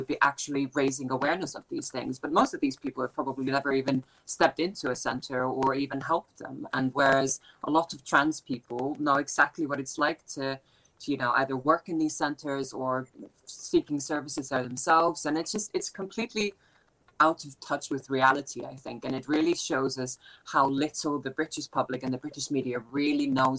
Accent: Iceland; now in United Kingdom; I noticed this quite particularly because I'm from Iceland originally.

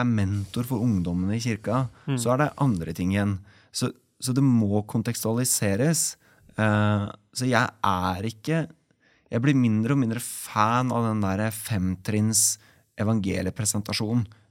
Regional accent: Koppang, Innlandet, Norway; jeg vokste opp på Koppang, og så jeg vokst opp med foreldre som hadde gått, som gikk ut av BCC, altså Brunstad, på tidlig 90-tallet.

